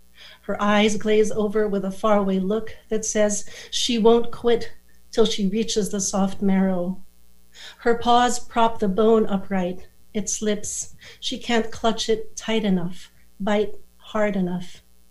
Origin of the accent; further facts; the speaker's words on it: Manila, Metro Manila, Philippines; I grew up in Manila, a very, very warm, humid place.